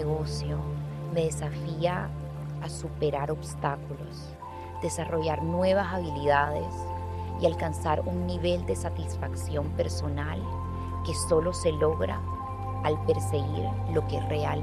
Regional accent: Barranquilla, Atlántico, Colombia; estoy en mi tierra, estoy en Barranquilla. Llevaba más de un año sin venir a Barranquilla

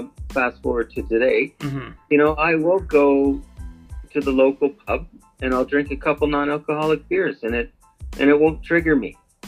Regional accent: Canada; Being Canadian, we love our NHL hockey

